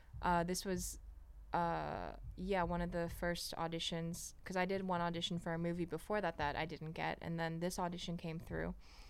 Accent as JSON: {"language": "English", "region": "Hawaii", "country": "United States", "tie": "born or raised there", "said": "it was crazy to like be in my hometown in Hawaii and have people come up to me"}